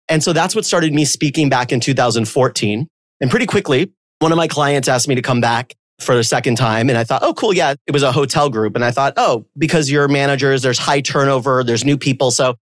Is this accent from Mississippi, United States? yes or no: no; San Diego, California, United States; born there; It was probably a warm day in April when I was born. I was born in San Diego.